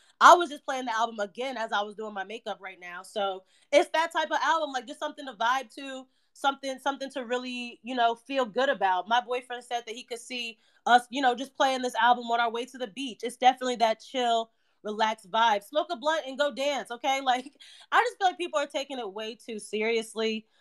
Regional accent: New Jersey, United States; I'm from Jersey, so, you know, I appreciated that.

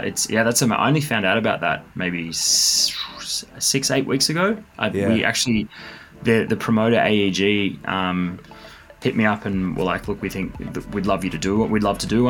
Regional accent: Melbourne, Victoria, Australia; now in United States; I'm originally from Melbourne, grew up DJing in Melbourne, Australia. I'm now probably spend most of my time touring in the United States.

